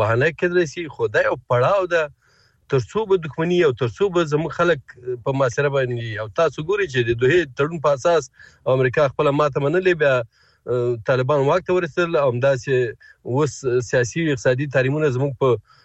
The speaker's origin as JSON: {"language": "Pashto", "country": "Afghanistan", "said": "زه د یو افغان په توګه ویلی سم"}